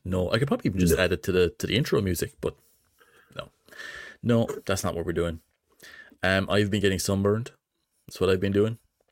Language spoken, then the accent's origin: English; Ireland; I think it's my natural state as an Irish guy.